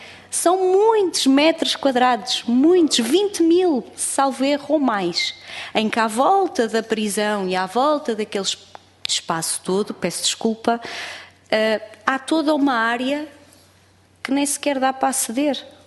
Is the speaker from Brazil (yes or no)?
no; Peniche, Leiria, Portugal; tenho 32 anos, sou nascida e criada em Peniche, trabalho em Peniche, estudei em Peniche, tenho dois filhos a estudar em Peniche